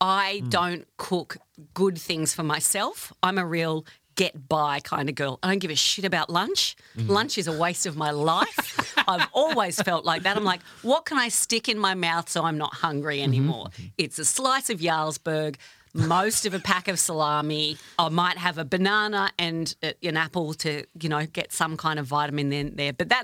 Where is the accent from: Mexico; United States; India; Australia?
Australia; I'm Australian